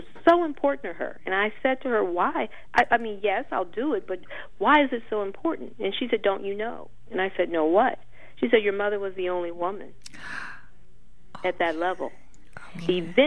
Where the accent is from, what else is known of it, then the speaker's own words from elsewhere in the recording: Detroit, Michigan, United States; because growing up in Detroit, there was not this competition from OTB.